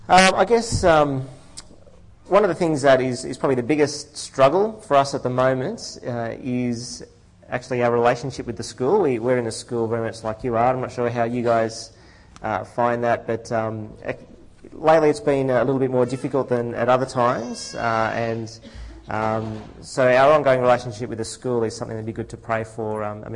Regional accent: Mangrove Mountain, New South Wales, Australia; Yes, I grew up here on the Central Coast. I grew up on a chicken farm at Mangrove Mountain.

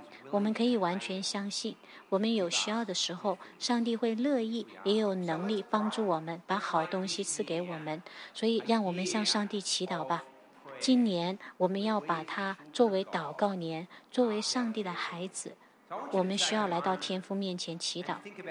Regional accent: Australia; 因为我们澳洲人呢会同情，会喜欢那些失败者或者弱势群体

